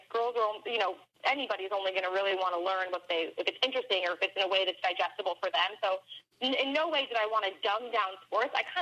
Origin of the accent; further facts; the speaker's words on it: California, United States; I'm a jeans and t-shirt girl. I'm from Southern California.